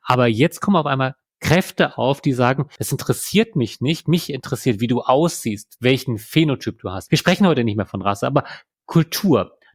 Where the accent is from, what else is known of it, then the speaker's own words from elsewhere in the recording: Germany; born there; ich bin in Deutschland geboren und meine Eltern meinten damals, dieses Kind muss in erster Linie Deutsch sprechen. Also zweisprachige Erziehung und so weiter.